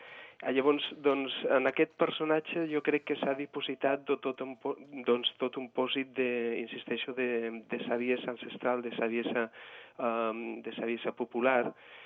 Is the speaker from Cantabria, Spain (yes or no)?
yes; Renedo, Cantabria, Spain; now in Barcelona, Spain; soc del nord d'Espanya, d'un petit poble de la província, ara regió autònoma de Cantàbria, es diu Renedo, el poble, un poble petit, i el que passa és que fa molts anys que visc aquí a Catalunya, a Barcelona